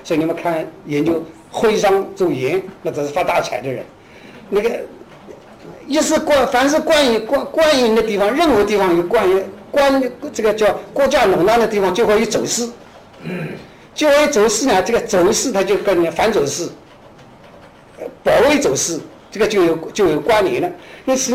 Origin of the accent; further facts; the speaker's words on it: Shanghai, China; 我们上海人都讲今天黄道浦，